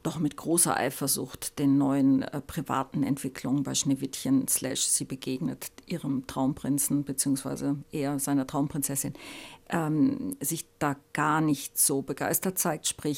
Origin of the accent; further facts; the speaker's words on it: Germany; auch wenn man mich jetzt reden hört, ja, ich bin Deutsche